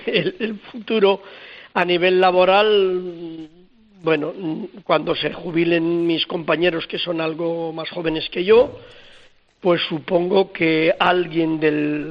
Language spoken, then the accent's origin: Spanish; Soria, Castile and León, Spain; yo soy de Tierra Adentro, yo soy de Soria